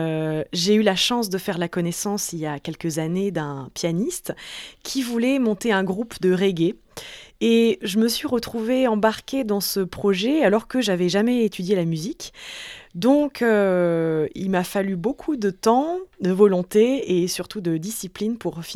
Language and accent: French; Paris, Île-de-France, France; je suis née à Paris. Ma mère est française, mais mon père est haïtien. Donc j'ai une bonne partie de ma famille qui se trouve là-bas en Haïti.